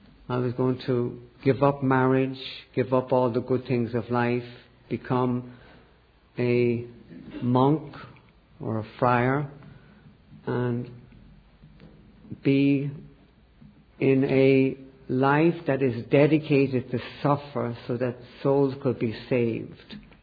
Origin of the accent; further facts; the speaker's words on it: Dublin, Leinster, Ireland; I grew up in Dublin, Ireland, a very devout Catholic family where we prayed the rosary and did all the Catholic things, and I was trained by the Jesuits.